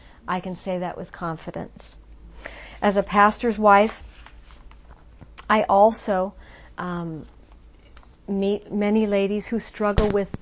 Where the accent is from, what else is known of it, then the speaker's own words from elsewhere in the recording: California, United States; born there; I was born on May 14th in 1964 in California.